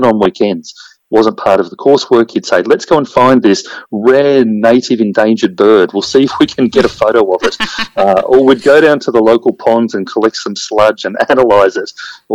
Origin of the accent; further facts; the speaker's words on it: Beechworth, Victoria, Australia; I grew up and lived in Beechworth in northeast Victoria